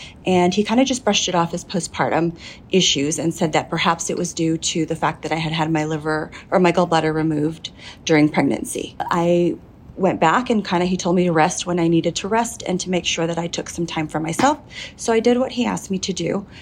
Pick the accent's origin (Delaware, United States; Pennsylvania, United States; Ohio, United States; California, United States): California, United States; San Diego; So I am from San Diego, California.